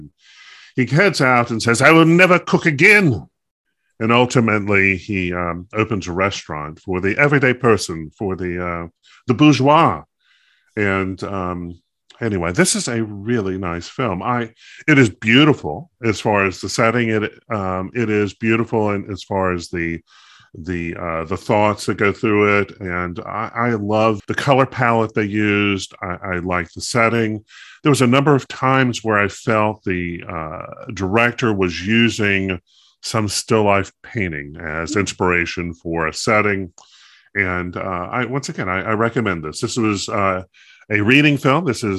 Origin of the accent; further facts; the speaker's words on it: the South, United States; Well, hey. I'm from the South. I can barely speak English as it is.